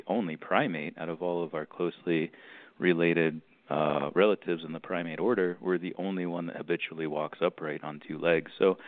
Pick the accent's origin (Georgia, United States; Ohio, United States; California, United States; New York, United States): Ohio, United States; I grew up in Northeast Ohio in a very rural part of the state, and specifically in Amish country where a lot of Amish people live.